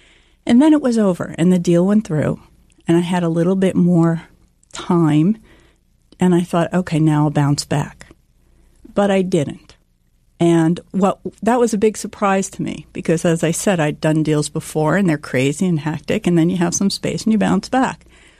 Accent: New Jersey, United States; I mean, I grew up here in New Jersey. I went to school at NYU.

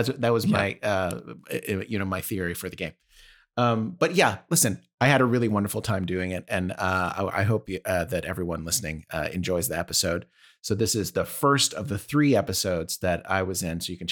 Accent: Canada; Just being Canadian

